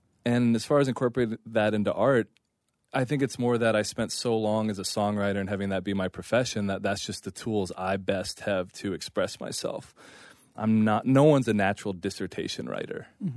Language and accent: English; Tennessee, United States; also born or lived in Wyoming; I'm a red stater, like through and through. Like I grew up in Tennessee. I've lived in Wyoming. Those were the formative years of my life.